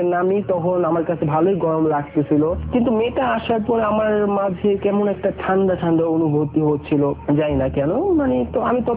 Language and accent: Bangla; Bangladesh; আপনি কোথা থেকে আসছেন আমার সাথে একটু কথা বলে, আমি বলি আমি ফ্রম বাংলাদেশ